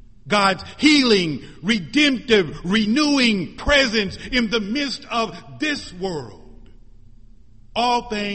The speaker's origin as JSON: {"language": "English", "region": "Missouri", "country": "United States", "tie": "born or raised there", "said": "what's going on in my home state, Missouri, and in Alabama about abortion"}